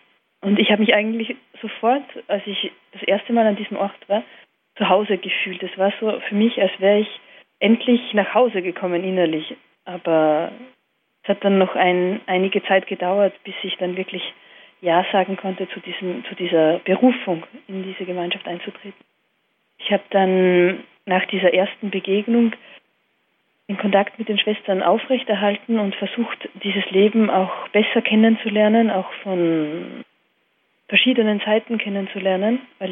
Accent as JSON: {"language": "German", "region": "Styria", "country": "Austria", "said": "Ich komme aus der Steiermark in Österreich."}